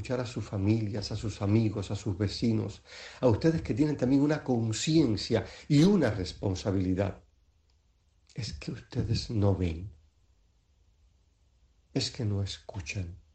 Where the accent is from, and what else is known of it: Cuba